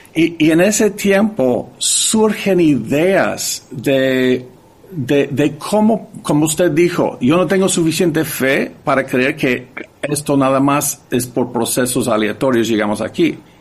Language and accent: Spanish; United States; Spanish is a second language; yo que soy norteamericano nunca he ido al Gran Cañón